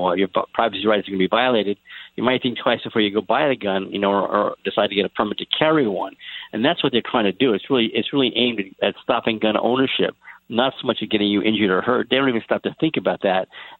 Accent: Washington, United States; like in Washington State, my home state, where they banned bump stocks a year ago.

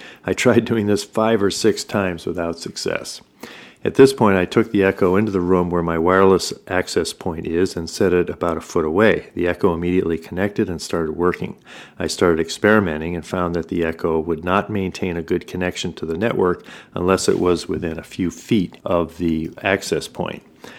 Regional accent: the South, United States; accent: southern; my mild southern accent is suddenly an asset after a lifetime spent trying to lose it

